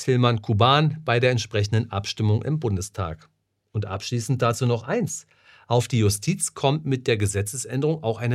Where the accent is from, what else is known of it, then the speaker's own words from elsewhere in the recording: Berlin, Germany; das ist ein interessantes Bild meiner Heimatstadt.